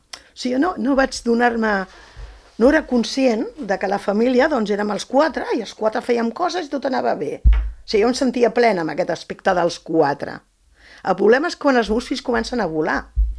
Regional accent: Catalonia, Spain; also born or lived in Badalona / El Masnou / Canet de Mar; now in Pineda de Mar, Spain; jo sóc molt del Maresme. Jo, en caso, vaig a viure a Badalona, de Badalona al cap d'uns anys.

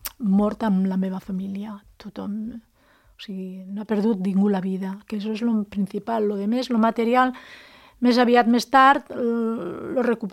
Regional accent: Manises, Valencian Community, Spain; also born or lived in Albacete; Tenia mesos i me van portar, jo he viscut fins als 17 anys a Manises, a València.

